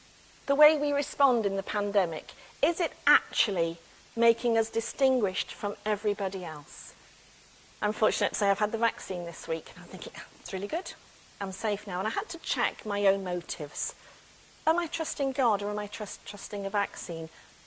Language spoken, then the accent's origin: English; Birmingham, West Midlands, United Kingdom; also born or lived in Cardiff; I'm from a big city. I'm from Birmingham. I've lived in Cardiff. Love Cardiff. So love Cardiff. Tony, every time we go there, I say, oh, I so love this city. Because actually that's where we became Christians. So spiritually we're Welsh and we're twins.